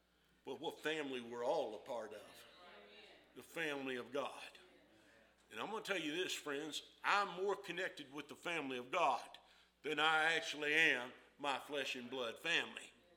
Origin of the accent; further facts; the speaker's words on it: Dickson, Tennessee, United States; I ain't ashamed or embarrassed to say that I'm from Dixon, Tennessee.